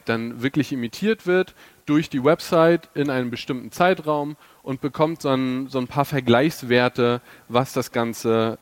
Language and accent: German; Schwerin, Mecklenburg-Vorpommern, Germany; ich komme aus Schwerin